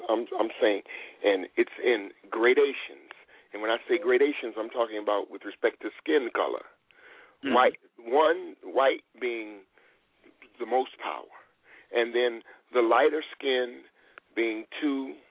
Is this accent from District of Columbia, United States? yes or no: yes; Washington, District of Columbia, United States; growing up in the nation's capital, born and raised in Washington, D.C.